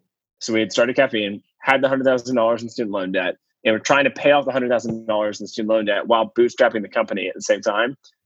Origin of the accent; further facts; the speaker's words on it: Atlanta, Georgia, United States; So born and raised in Atlanta, fourth generation entrepreneur, business owner.